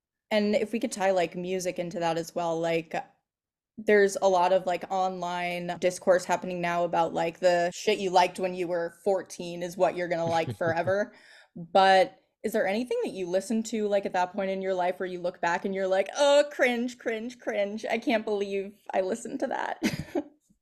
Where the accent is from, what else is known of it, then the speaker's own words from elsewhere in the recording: Acton, Massachusetts, United States; I'm from Acton, Massachusetts, and it's a very, very, very like nondescript suburb. And the only reason why people move there is 'cause of the schooling.